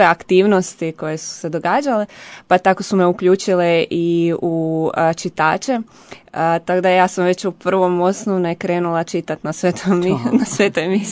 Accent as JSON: {"language": "Croatian", "town": "Ogulin", "region": "Karlovac County", "country": "Croatia", "tie": "born or raised there", "lives_now": "Zagreb, Croatia", "said": "odrasla sam i rođena sam u jednom malom gradiću u gradu Ogulinu. Tamo sam evo proživjela svoje djetinjstvo, a kasnije onda sam došla na studij u Zagreb i evo tu sam i ostala, tu evo i radim."}